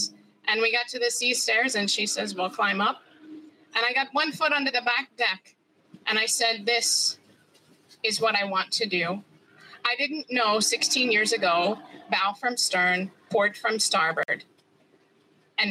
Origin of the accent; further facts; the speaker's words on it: Indiana, United States; So I grew up in North Central Indiana, really close to yachting, lots of water around.